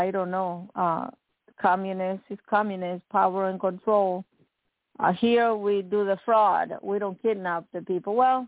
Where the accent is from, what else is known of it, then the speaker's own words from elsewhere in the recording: Nicaragua; I'm from Nicaragua, and many of you know. We have elections in Nicaragua on November 7th.